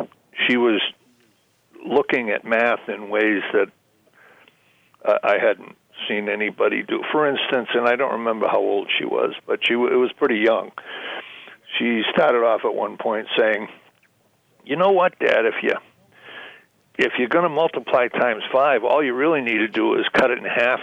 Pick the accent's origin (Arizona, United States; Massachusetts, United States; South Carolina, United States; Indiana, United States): Massachusetts, United States; I grew up in Massachusetts, but actually moved to New Hampshire because of the taxes.